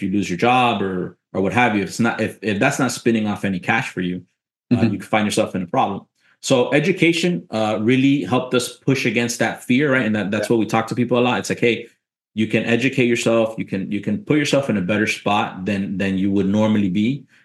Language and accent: English; Cleveland, Ohio, United States; born there; my family immigrated to this country 50 mm-hmm. years ago. So I was born in Cleveland. Went through school, got out of high school, went to college